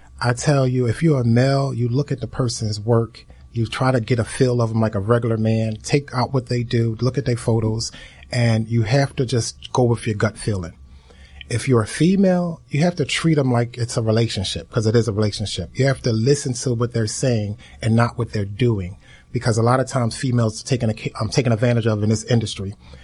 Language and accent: English; Philadelphia, Pennsylvania, United States; I came up with the name of the company basically because I was homesick from Philadelphia. I grew up on a small block called Summer Street.